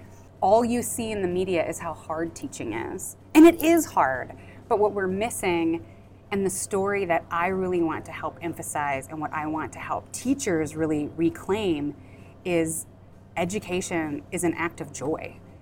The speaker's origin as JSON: {"language": "English", "town": "Valley City", "region": "North Dakota", "country": "United States", "tie": "born or raised there", "said": "When I think about growing up, I grew up in Valley City, North Dakota."}